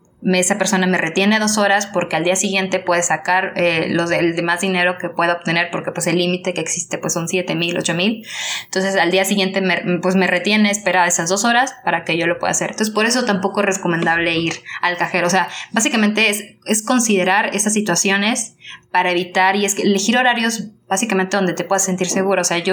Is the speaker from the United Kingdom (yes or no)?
no; Spain; yo vengo de España y en general nunca me he encontrado con eso